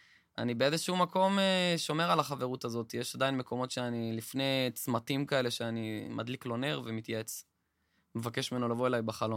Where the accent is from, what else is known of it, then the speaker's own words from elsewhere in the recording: Kiryat Shmona, Northern District, Israel; קריית שמונה זה הבית שלי. לא משנה איפה אני אגור ואיפה אני אהיה בעולם